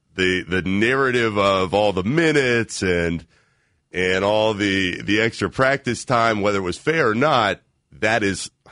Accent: Chicago, Illinois, United States; I came from Chicago, and I watched Derrick Rose in that first year after the ACL just try to put the pieces back.

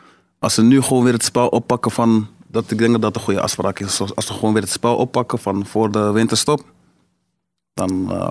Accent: Amsterdam, North Holland, Netherlands; Maar dit is toch mijn thuisstad. En ik denk dat ik, zeg maar, Amsterdam nog nooit op deze manier heb meegemaakt.

